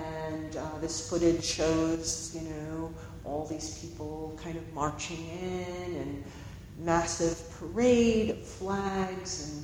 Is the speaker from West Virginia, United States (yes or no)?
no; New York City, New York, United States; also born or lived in New Jersey; You know, I was born in New Jersey, but I grew up in New York City